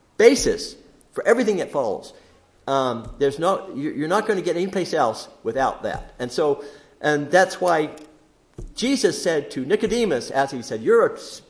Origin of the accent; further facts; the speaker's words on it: Belgium; I remember growing up in Belgium.